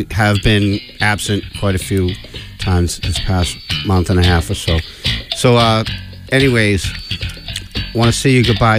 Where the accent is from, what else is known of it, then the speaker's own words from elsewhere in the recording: Everett, United States; something that happened in Everett, because we're both from Everett